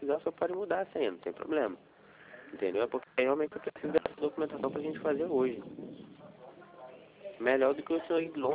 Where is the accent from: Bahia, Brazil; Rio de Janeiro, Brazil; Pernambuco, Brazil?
Rio de Janeiro, Brazil; Sou do Rio de Janeiro também.